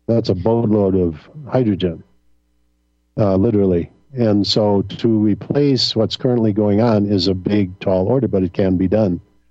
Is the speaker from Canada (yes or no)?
no; Midwest, United States; they teach us this when we were kids, growing up in the Midwest